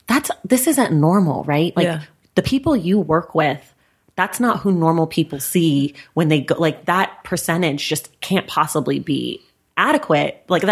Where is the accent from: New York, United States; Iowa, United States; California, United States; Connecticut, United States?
California, United States; Oakland; I'm from Oakland.